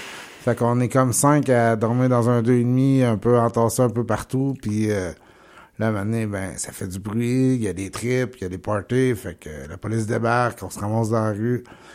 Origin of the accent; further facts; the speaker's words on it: Victoriaville, Quebec, Canada; moi, je suis natif de Victoriaville, puis ces coins-là.